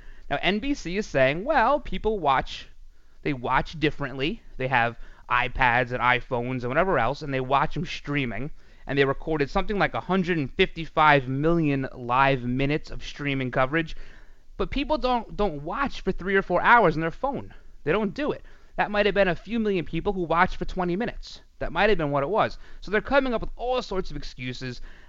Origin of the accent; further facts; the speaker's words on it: United States; I don't know. I'm an American. Give me miles.